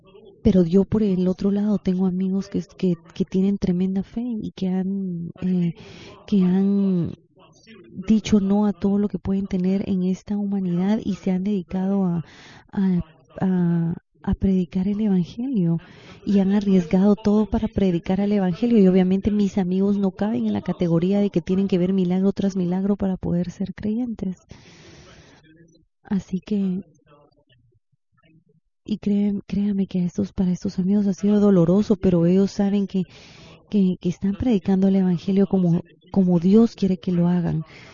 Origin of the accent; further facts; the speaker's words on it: United States; Como americanos, nosotros tenemos como ciertos símbolos de lo que nos describen y cómo nos miramos a nosotros como Estados Unidos a nivel del mundo.